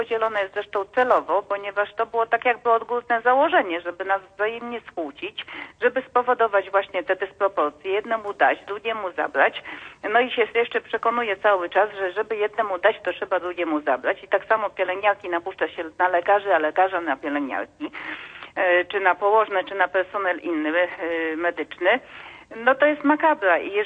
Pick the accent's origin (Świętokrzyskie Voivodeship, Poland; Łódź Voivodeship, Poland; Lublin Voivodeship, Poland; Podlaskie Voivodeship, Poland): Lublin Voivodeship, Poland; Lublin; z Lublina. Akurat ja jestem lekarzem specjalistą, akurat pochodzę z Lublina i z rodziny lekarskiej